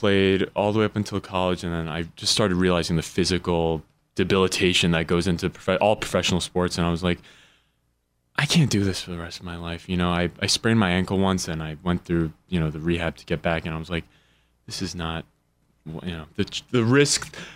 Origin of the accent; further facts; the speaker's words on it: New York City, New York, United States; Yeah. I was born in Manhattan.